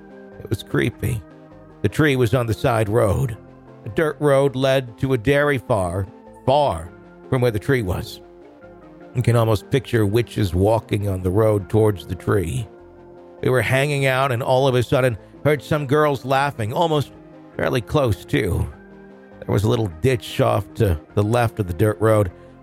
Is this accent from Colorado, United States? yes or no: yes; Wheat Ridge, Colorado, United States; this occurrence in the house I grew up in Wheat Ridge, Colorado.